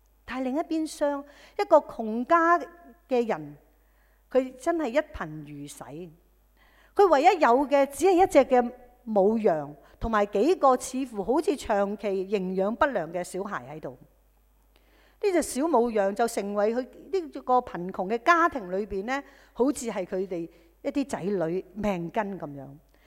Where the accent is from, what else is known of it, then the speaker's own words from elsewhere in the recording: China; 他就用了我们中国人传统的智慧